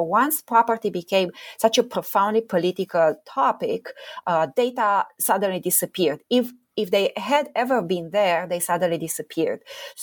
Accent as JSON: {"language": "English", "country": "Romania", "tie": "born or raised there", "said": "I grew up in Romania."}